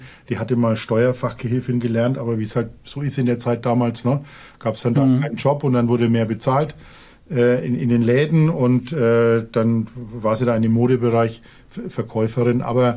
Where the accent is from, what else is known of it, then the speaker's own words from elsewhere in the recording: Neustadt an der Aisch, Bavaria, Germany; born there; Also geboren bin ich in Neustadt an der Aisch. Das ist so ein, naja, ich glaube damals waren es 30.000 Einwohner, jetzt vielleicht ein bisschen mehr. Also recht behütet sozusagen. Da war ich dann auch in der Grundschule die ersten 2,5 Jahre